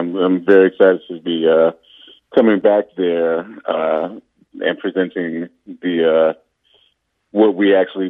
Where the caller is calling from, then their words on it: New York City, New York, United States; From New York City.